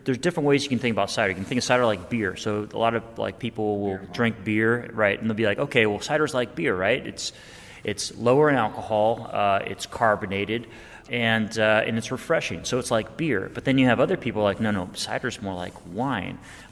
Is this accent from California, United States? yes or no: yes; California, United States; We came from, apple country. Like we grew up in the Russian River Valley, where we played in apple trees like most of our lives.